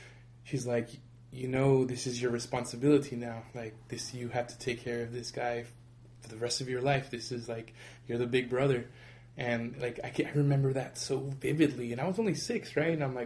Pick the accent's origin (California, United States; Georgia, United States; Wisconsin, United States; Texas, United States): Texas, United States; San Antonio; born there; I was born in San Antonio, Texas. I was born there.